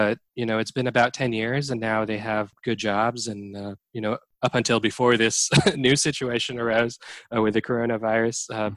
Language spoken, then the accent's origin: English; Aleppo, Aleppo Governorate, Syria; That was not very available where I grew up. And I grew up in Aleppo, Syria, before, you know, all the problems started.